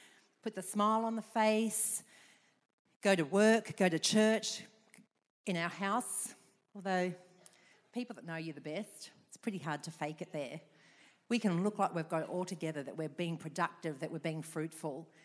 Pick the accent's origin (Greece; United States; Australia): Australia; Now, girls, I'm from Australia, right? Now, Christmas time in Australia is in the middle of summer, scorching hot.